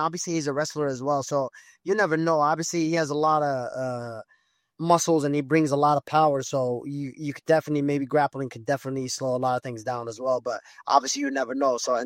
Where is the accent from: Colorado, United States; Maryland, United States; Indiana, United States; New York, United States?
Colorado, United States; Denver; obviously still in Denver. That's where my hometown is right now.